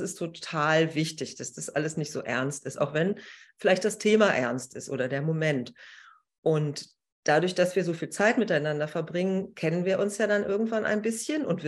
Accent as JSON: {"language": "German", "region": "Berlin", "country": "Germany", "said": "wir kommen alle aus Berlin"}